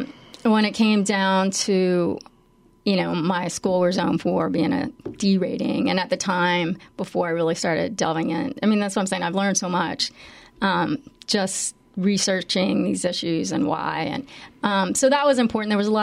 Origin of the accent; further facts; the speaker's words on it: Lafayette, United States; also born or lived in New York; when we moved from New York, we were had our kids in public schools. And coming here, we moved for the quality of life to Lafayette, to my hometown